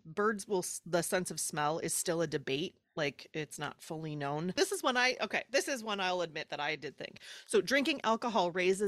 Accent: Canada; Growing up in Canada, we didn't really learn about, when the Declaration of Independence was signed or anything.

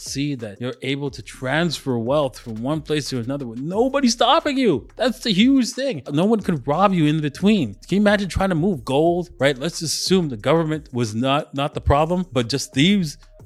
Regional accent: Canada; also born or lived in Trinidad; now in United Arab Emirates; Actually, I was raised in Canada, but I was born in Trinidad.

